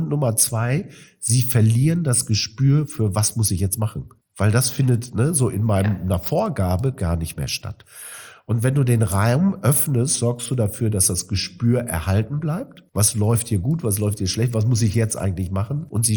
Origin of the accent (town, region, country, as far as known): Marl, North Rhine-Westphalia, Germany